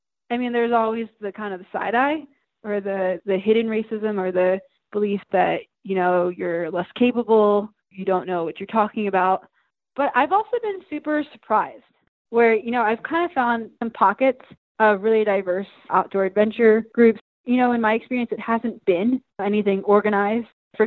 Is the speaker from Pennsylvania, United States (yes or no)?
yes; Philadelphia, Pennsylvania, United States; now in Idaho, United States; I grew up in Philadelphia, and then after I graduated, kind of bopped around between East Coast and West Coast.